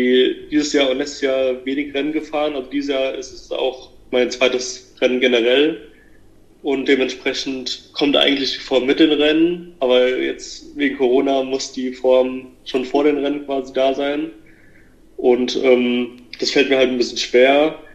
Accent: Hesse, Germany; Also ich komme aus in der Nähe aus Hanau in Hessen und bis vor ein paar Monaten war ich noch im Internat in Kaiserslautern auf dem Sportinternat

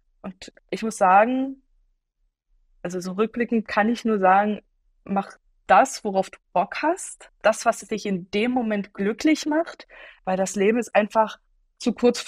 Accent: Poland; weil ich Deutsch und Polnisch spreche. Also Polnisch spreche ich wirklich fließender als Englisch, aber ich bin ja auch in der Grenzregion aufgewachsen und komme ursprünglich aus Polen.

